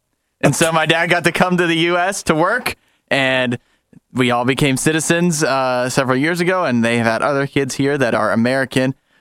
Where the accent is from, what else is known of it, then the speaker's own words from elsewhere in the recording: Canada; born there; I was born in Canada.